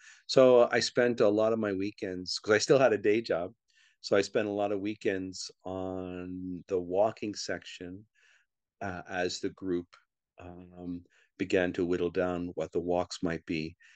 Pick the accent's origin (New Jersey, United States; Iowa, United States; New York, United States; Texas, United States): New York, United States; born there; So I'm a transplant. I'm a New Yorker by birth, but like I said, I've been here 40 years now. So this is home.